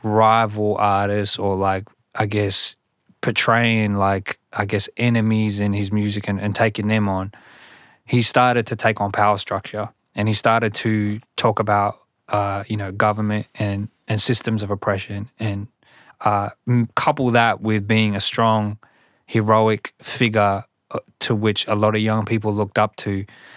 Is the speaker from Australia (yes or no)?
yes; Sydney, New South Wales, Australia; For me, growing up in Southwest Sydney at a time where it almost felt like your culture was not celebrated, your culture was not cool, your language was not celebrated, your language was not cool.